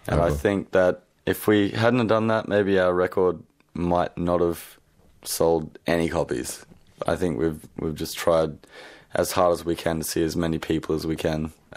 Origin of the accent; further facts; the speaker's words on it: Brisbane, Queensland, Australia; We're from Brisbane.